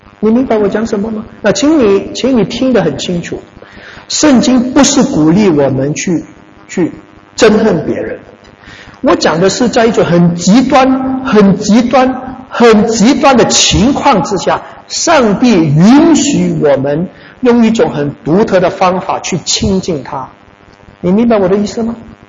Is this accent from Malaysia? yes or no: yes; Malaysia; 因为我是在马来西亚出生跟长大的。印尼就在我们旁边